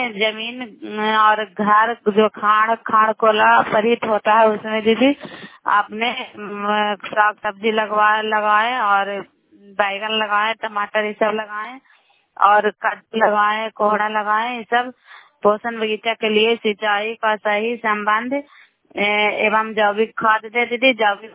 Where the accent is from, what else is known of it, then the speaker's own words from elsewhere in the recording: Bairiganj, Bihar, India; नालंदा जिला कराई ब्लॉक मकराता पंचायत ग्राम वैरीगंज की निवासी हूँ। और अभी हम गवासपुर गांव में आई हुई हूँ